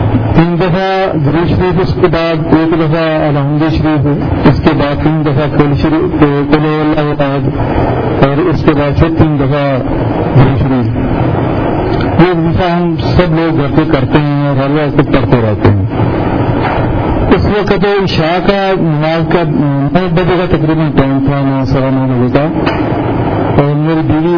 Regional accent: Sheikhupura, Punjab, Pakistan; مجھے میں شیخپورہ کا رہنے والا ہوں

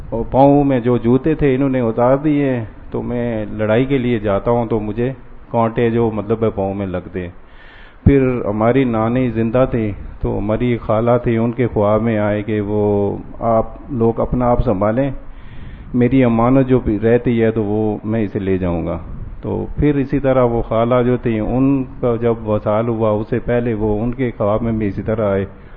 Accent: Azad Kashmir, Pakistan; میرا تعلق آزاد کشمیر سے ہے

